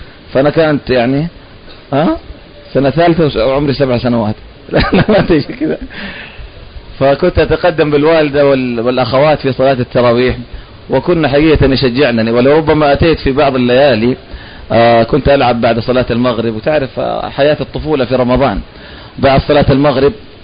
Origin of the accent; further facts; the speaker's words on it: Jeddah, Makkah Province, Saudi Arabia; تربيت وترعرعت في جدة وبالأخص في حي الهندوية، وحفظت القرآن بفضل الله سبحانه وتعالى في مسجد الروضة بباب شريف،